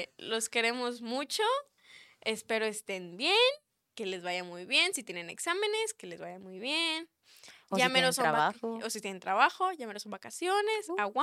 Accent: Mexico; Yo sí lo voy a reclamar como mexicana

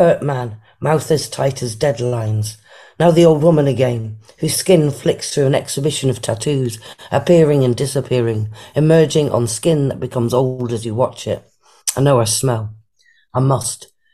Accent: North West England, United Kingdom; I'm 56 years old. I'm from Lancashire in the northwest of England.

